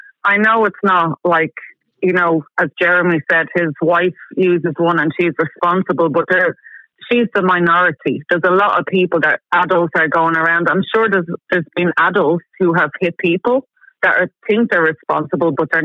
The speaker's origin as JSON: {"language": "English", "town": "Finglas", "region": "Leinster", "country": "Ireland", "moved": "yes", "said": "And I'm from Finglas and I'm coming home in 4 weeks from today. I'm coming home for 5 weeks and I can't wait."}